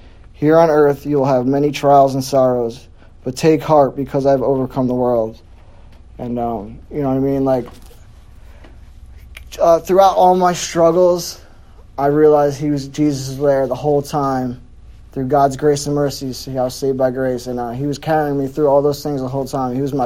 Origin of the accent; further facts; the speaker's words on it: New Jersey, United States; I was born and raised in Bergen County, New Jersey